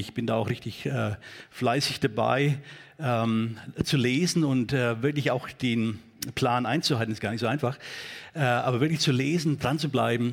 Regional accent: Kenya; So ein Ausdruck auch bei uns in Kenia.

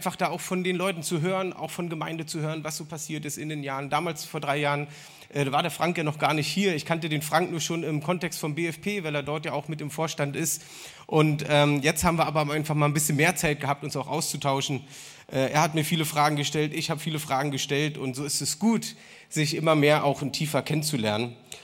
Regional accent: East Berlin, Berlin, Germany; Also ich komme ursprünglich auch aus Ost-Berlin und lebe dort auch immer noch und habe wirklich auch noch 9 Jahre die Mauer miterlebt.

